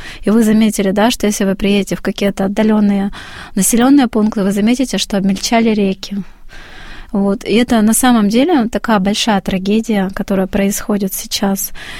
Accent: Vologda, Vologda Oblast, Russia; То есть у нас на севере, вот откуда мы из Вологды приехали, северо-запад, стала достаточно теплая погода.

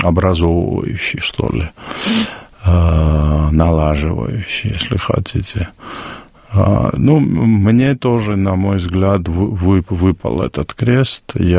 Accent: Georgia; Я родился в 70-м году. Вырос в Советской Грузии

